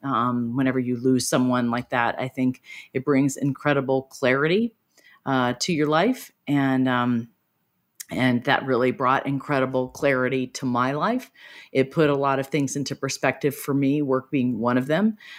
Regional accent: Laurel, Mississippi, United States; Hope was actually the reason that we had a screening in my hometown, Laurel, Mississippi.

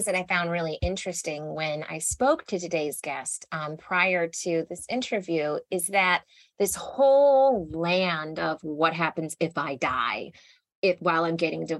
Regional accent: Texas, United States; You're the one from here. I'm from Texas.

